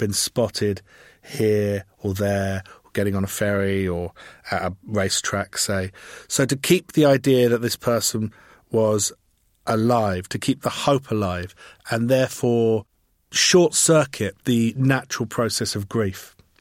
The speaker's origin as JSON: {"language": "English", "region": "England", "country": "United Kingdom", "said": "there's been precious little reaction to the fact that I'm English."}